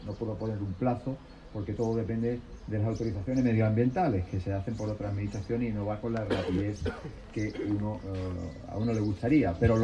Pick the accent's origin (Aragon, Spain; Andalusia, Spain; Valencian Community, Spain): Andalusia, Spain; Rincón de la Victoria; Mira que yo soy de Rincón de la Victoria, que soy de costa